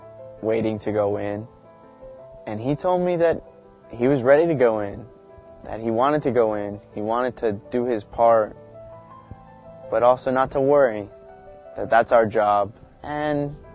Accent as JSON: {"language": "English", "town": "San Antonio", "region": "Texas", "country": "United States", "lives_now": "Israel", "said": "I am from San Antonio, Texas. I'm a lone soldier, and I'm a sniper in the unit Oblev Golani."}